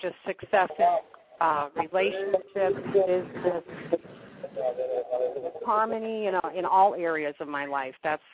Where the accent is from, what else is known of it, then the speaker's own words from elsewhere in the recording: Ohio, United States; I'm from Ohio.